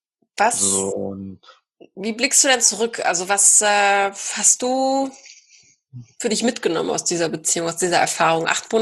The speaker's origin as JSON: {"language": "German", "region": "North Rhine-Westphalia", "country": "Germany", "said": "Ich komme ja eigentlich aus NRW"}